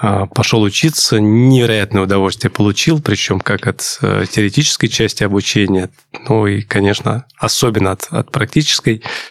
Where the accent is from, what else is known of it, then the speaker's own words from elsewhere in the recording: Moscow, Russia; я родился в Москве, всю жизнь живу в Москве